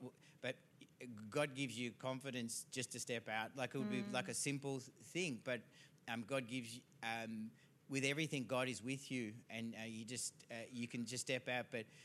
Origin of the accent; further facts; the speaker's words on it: Mitcham, Victoria, Australia; I grew up in Mitcham, and I was renting with my cousin in Box Hill North.